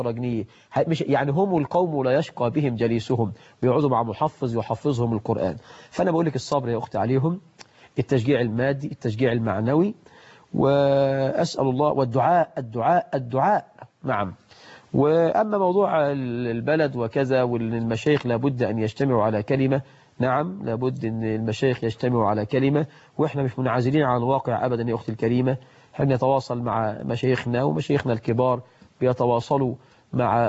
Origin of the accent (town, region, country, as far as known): Egypt